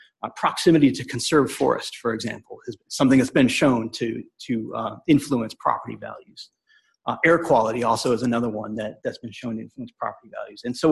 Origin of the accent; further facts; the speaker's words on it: Maine, United States; My home state of Maine sadly comes out very low